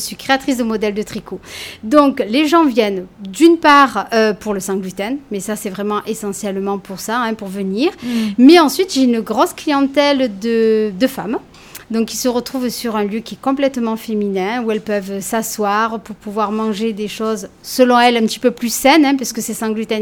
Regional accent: Marseille, Provence-Alpes-Côte d'Azur, France; Oui, je suis de Marseille.

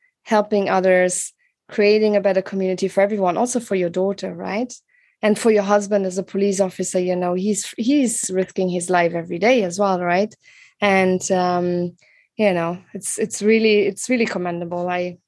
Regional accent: Luxembourg; English is a second language; Growing up in Luxembourg, it's quite safe

